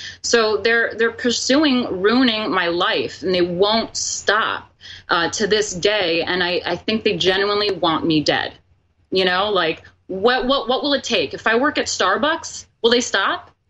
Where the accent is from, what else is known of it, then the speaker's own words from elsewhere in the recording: New York City, New York, United States; I'm born and raised in New York, and I was bringing aesthetics and, you know, culture back to the art scene.